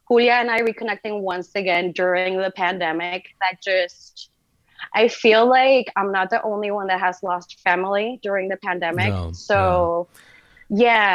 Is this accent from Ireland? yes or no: no; Puerto Rico; now in Miami, United States; we're both from Puerto Rico, and that's where we went to high school. But afterwards, Julia went off to study in New York. I am currently living in Miami at the moment.